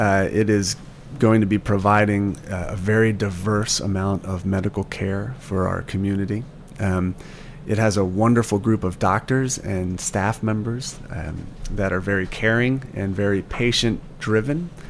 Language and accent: English; Baltimore, Maryland, United States; also born or lived in Oklahoma; now in Tennessee, United States; So I grew up in Baltimore, and it was very cold there in the winter times.